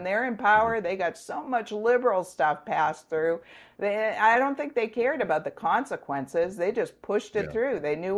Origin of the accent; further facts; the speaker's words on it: Kohler, Wisconsin, United States; I grew up in Kohler